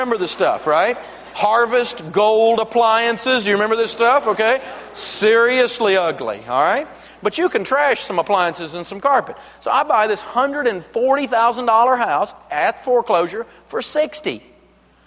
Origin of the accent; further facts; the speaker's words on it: Tennessee, United States; Again, I'm from Tennessee, and we build homes sometimes up on the side of these ridiculous Goat Ridge Mountain things